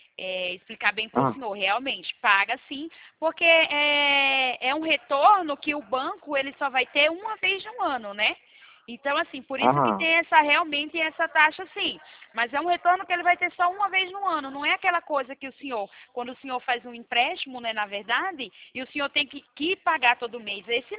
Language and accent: Portuguese; Itatiba, São Paulo, Brazil; Não, eu sou de São Paulo, sou uma cidade chamada Itatiba.